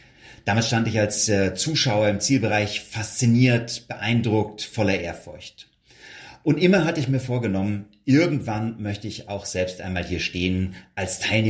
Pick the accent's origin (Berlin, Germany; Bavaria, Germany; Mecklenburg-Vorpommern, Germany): Bavaria, Germany; Wendelstein; Ein wirklich besonderer Moment für mich als gebürtige Wendelsteiner.